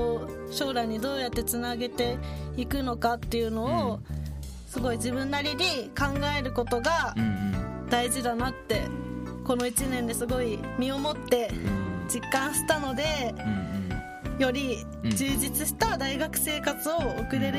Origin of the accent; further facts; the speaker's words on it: Kansai, Japan; 関西出身なので、うん、関西弁の役はやったことないんですけど